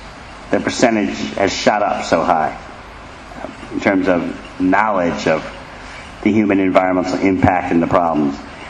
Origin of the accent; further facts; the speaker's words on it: New York, United States; I said, I'm a refugee from New York.